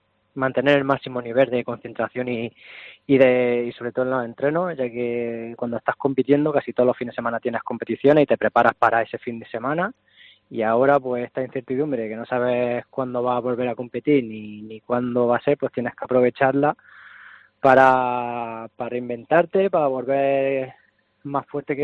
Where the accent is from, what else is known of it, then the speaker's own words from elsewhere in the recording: Albacete, Castilla-La Mancha, Spain; es uno de mis sitios preferidos aquí en mi tierra, ir a Albacete a que me vea mi gente